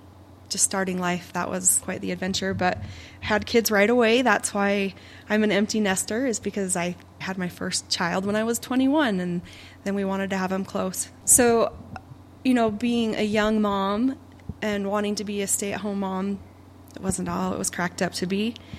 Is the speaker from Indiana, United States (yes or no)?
no; Idaho, United States; now in Utah, United States; So I'm originally from Idaho. I'm a small town girl. I couldn't get out of this small town in Idaho fast enough